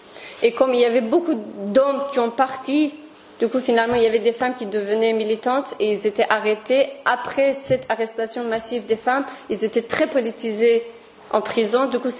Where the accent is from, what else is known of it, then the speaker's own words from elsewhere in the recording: Kurdistan, Iran; French is a second language; quand je viens de Kurdistan, de l'Iran